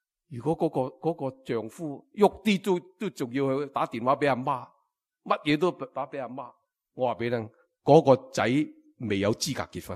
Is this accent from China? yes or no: yes; China; 所以你知道我哋中国人讲咩？